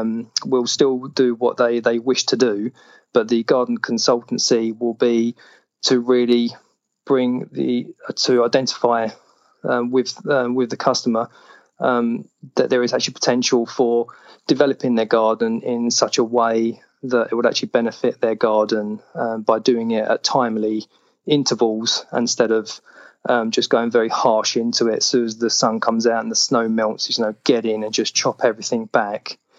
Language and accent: English; England, United Kingdom; they do ask me, you know, as an English gardener or an Englishman, they do ask me about the whole kind of why are you into it